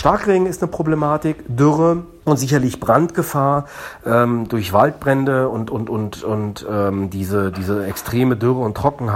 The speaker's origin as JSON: {"language": "German", "town": "Bonn", "region": "North Rhine-Westphalia", "country": "Germany", "said": "Wir können als Bonner nicht hingehen und den Klimawandel alleine aufhalten, ist klar."}